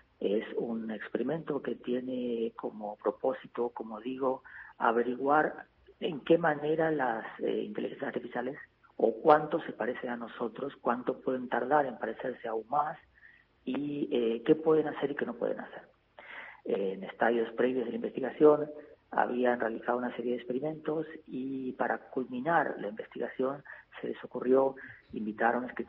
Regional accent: Argentina; moved away; Llevo 20 años viviendo fuera de Argentina, pero a todos los efectos soy un escritor argentino.

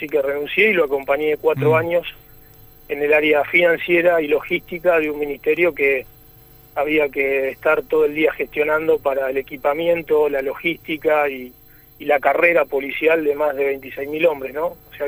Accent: Santa Fe, Argentina; de dónde vengo, dije recién, de un pueblo muy muy chico del interior de la provincia. Fui a estudiar a Rosario

